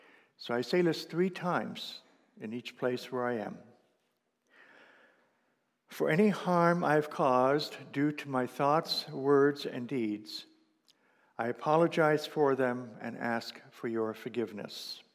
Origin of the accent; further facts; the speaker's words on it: Meadville, Pennsylvania, United States; oh yes, I'm from Meadville, Pennsylvania, and I'm moving back to Oregon in July.